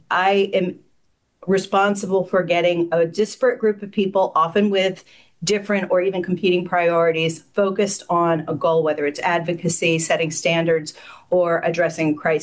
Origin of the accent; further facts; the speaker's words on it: Concord, North Carolina, United States; I grew up in a small town called Concord, North Carolina, which you probably haven't heard of unless you live in Charlotte